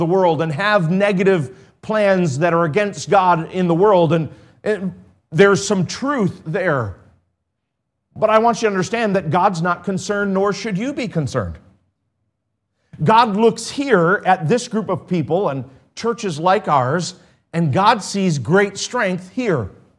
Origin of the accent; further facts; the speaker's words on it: Wisconsin, United States; I know. I'm from Wisconsin too, but I didn't notice that until I moved somewhere else and I realized, boy, I sound weird.